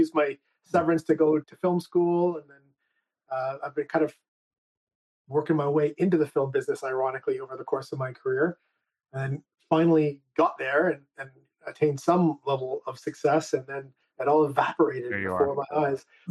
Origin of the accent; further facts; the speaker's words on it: Montreal, Quebec, Canada; We grew up in Montreal together in the same kindergarten.